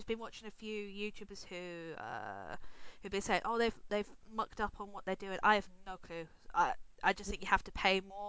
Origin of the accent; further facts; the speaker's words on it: Ireland; I know, because I'm Irish